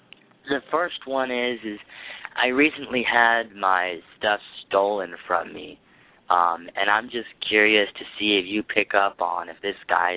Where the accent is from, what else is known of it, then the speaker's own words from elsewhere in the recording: San Antonio, Texas, United States; I'm from San Antonio.